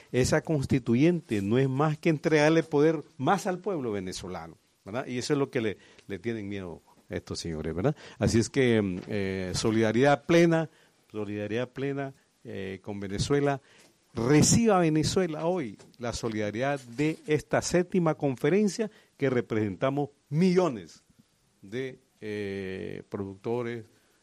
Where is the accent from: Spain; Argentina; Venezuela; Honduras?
Honduras; Nosotros sufrimos en Honduras, yo soy hondureño, el golpe de Estado en el 2009.